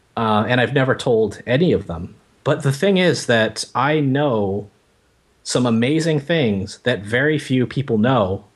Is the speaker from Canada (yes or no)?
yes; Toronto, Ontario, Canada; And I grew up my whole life in Toronto. Actually, this is the only place I've ever lived.